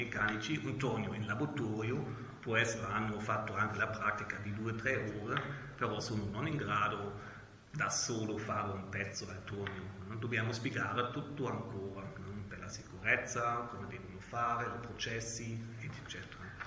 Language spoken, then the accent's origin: Italian; Germany; Italian is a second language; now in Italy; Allora sono europeo, sono tedesco e mi serve di timbri